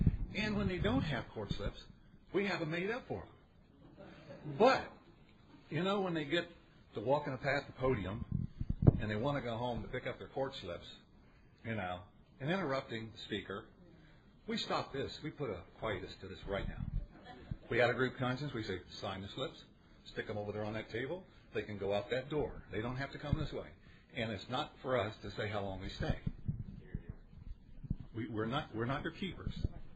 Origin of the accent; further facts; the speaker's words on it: Zanesville, Ohio, United States; I'm from Zanesville, Ohio, and Northside Group.